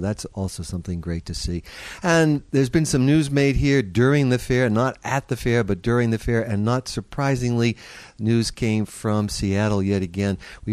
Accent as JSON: {"language": "English", "country": "Ireland", "said": "You really worry me as an Irishman, Andrew"}